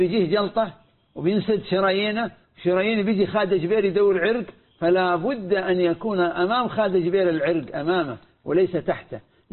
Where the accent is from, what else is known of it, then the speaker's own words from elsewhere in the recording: Saudi Arabia; عندنا في السعودية